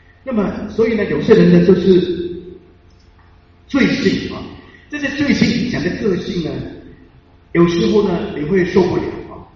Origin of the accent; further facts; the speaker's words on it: Shanghai, China; 我二十八岁认识女生，我是上海人